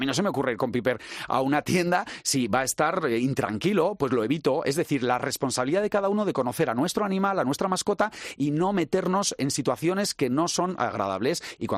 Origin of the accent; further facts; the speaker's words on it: San Sebastián, Basque Country, Spain; nosotros somos de San Sebastián